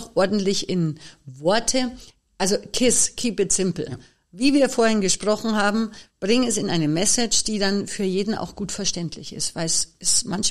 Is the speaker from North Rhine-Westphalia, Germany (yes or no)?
no; Munich, Bavaria, Germany; Ich komme aus München. Man hört es vielleicht ein bisschen. Ich bin also CSU-sozialisiert.